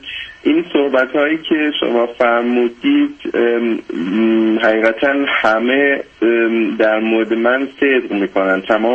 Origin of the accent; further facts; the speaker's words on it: Iran; born there; moved away; ما با یه تفکرات خیلی غلطی توی ایران بالاخره به دنیا اومدیم،